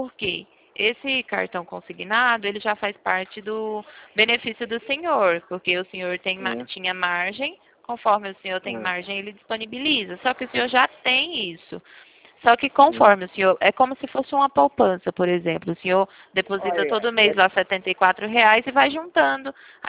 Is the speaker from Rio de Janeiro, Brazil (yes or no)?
no; Piracicaba, São Paulo, Brazil; eu sou daqui de Piracicaba mesmo.